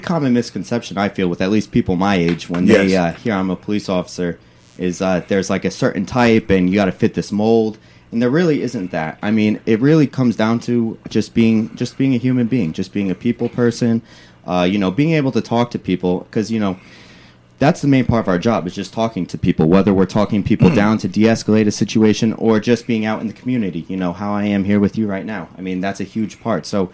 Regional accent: North Branford, Connecticut, United States; Just a, small, quiet little town, you know, right outside, New Haven. So I at least got to, you know, come down to New Haven when I was younger. But grew up in North Brantford, loved it.

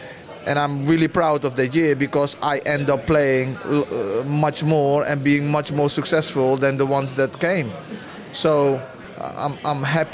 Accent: Netherlands; English is a second language; I'm Dutch. I was brought up in Holland from when I was 5. I lived all my youth in Holland.

